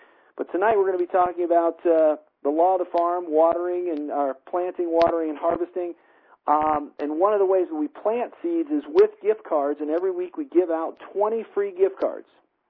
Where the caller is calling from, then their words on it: Colorado, United States; I'm calling in from Colorado tonight, and I'm in charge of sales and marketing for Purium.